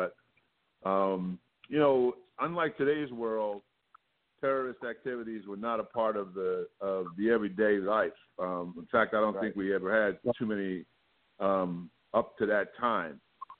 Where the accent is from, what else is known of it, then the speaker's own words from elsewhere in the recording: Philadelphia, Pennsylvania, United States; But then to get traded to Philadelphia, which was my home team, but was also my hometown